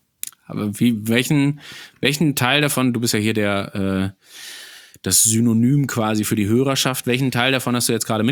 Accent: North Rhine-Westphalia, Germany; born there; So, ich als gebürtiger Sauerländer

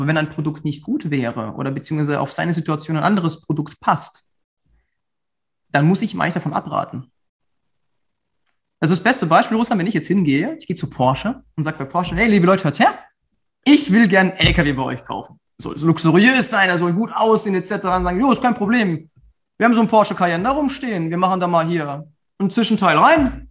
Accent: Offenburg, Baden-Württemberg, Germany; Ich bin dann von Offenburg, wo ich herkomme, nach Heidelberg gegangen.

